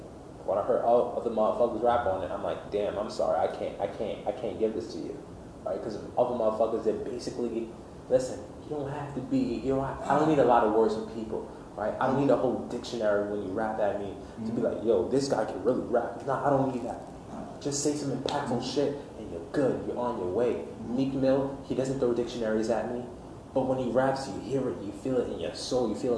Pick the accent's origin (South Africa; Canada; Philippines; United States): United States; New York; So listen, I'm from New York, B. That boom bap shit is what I grew up on.